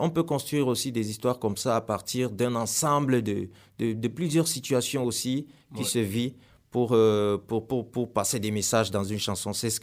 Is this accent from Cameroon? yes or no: yes; Cameroon; Chez nous, au Cameroun particulièrement, en essayant d'être original. Moi, j'utilise le français, le Fufulde, parce que c'est la langue que nous parlons ici chez nous.